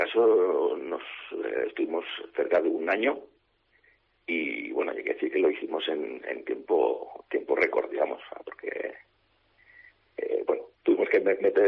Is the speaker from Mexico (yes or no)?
no; Zaragoza, Aragon, Spain; yo que soy de Zaragoza y tengo apartamento en Canfranc desde hace pues 30 años